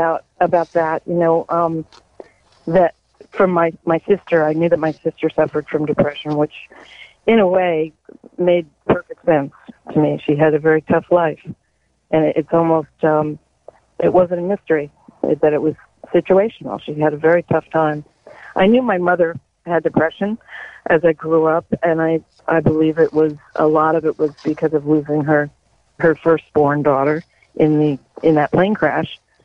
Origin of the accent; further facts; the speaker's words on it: Elizabeth, New Jersey, United States; born there; This all happened before I was born in 1952 in Elizabeth, New Jersey.